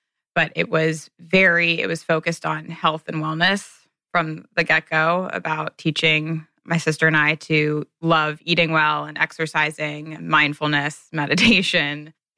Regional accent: Cincinnati, Ohio, United States; I grew up in Cincinnati, Ohio, and they started an integrative medicine practice there

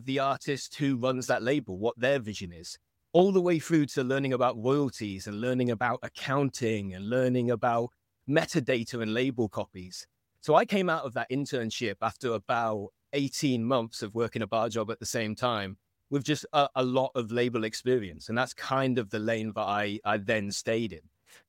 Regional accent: London, United Kingdom; You know, I grew up in and around London and just kind of like made music very early on

